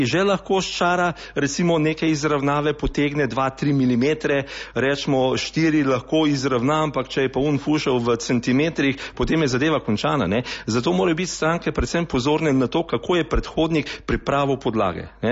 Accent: Ljubljana, Central Slovenia, Slovenia; Samo mi smo vsi živeli v Ljubljani, rojen sem tudi v Ljubljani, zdaj pa ta konc je zelo lep. Smo se pač odločili 7 let nazaj v Ljubljani stanovanje prodamo, tukaj zgradimo eno hiško in smo se vsi preselili sem.

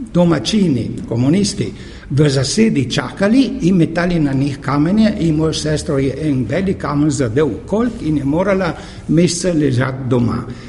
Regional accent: Trieste, Friuli-Venezia Giulia, Italy; Primorci smo Tržačani, govorim Tržačane

